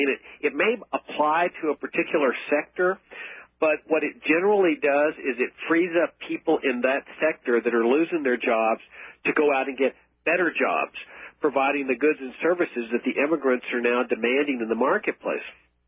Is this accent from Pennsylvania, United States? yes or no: no; Laredo, Texas, United States; I grew up on the Texas-Mexican border down in Laredo, Texas. The farm I grew up on was actually on the Rio Grande.